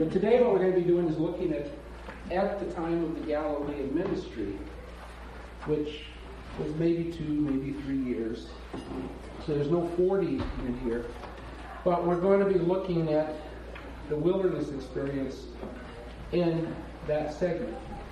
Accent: Waverly, Iowa, United States; from Waverly, Iowa

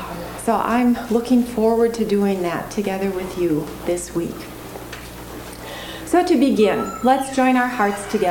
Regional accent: Brooklyn, New York, United States; moved away as an adult; now in Minnesota, United States; I grew up in Brooklyn, New York, and then I headed west to go to St. Olaf to go to college.

